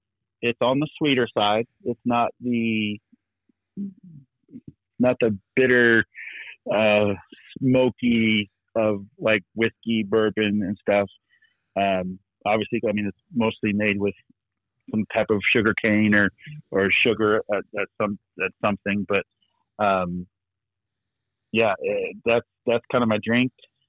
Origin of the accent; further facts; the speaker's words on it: Florida, United States; I was born and raised in Florida for 38 years. I've never been to Key West.